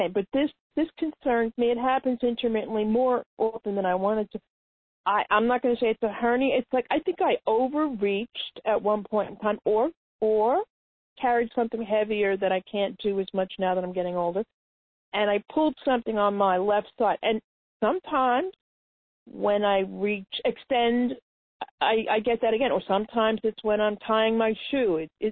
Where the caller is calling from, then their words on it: Connecticut, United States; Thank you for I'm calling you from Connecticut.